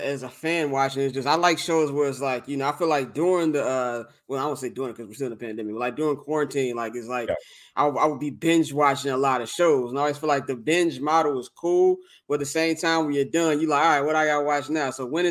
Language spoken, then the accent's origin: English; Chicago, Illinois, United States; Like outside of Michael Jordan, obviously I'm from Chicago